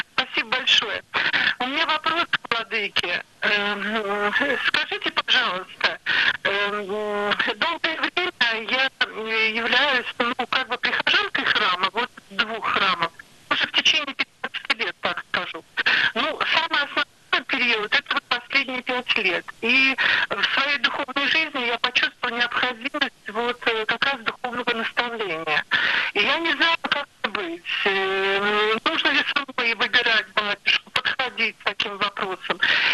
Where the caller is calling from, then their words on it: Saint Petersburg, Russia; звоню из Санкт-Петербурга.